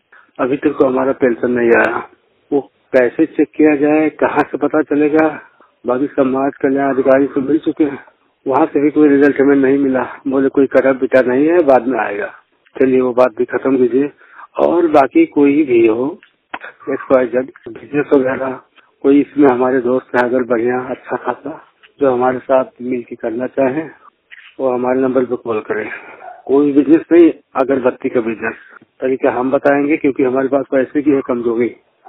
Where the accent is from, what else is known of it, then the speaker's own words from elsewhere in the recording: Degwa, Uttar Pradesh, India; 100% blind हूँ और ग्राम डेगवा जिला बस्ती उत्तर प्रदेश के रहने वाला हूँ।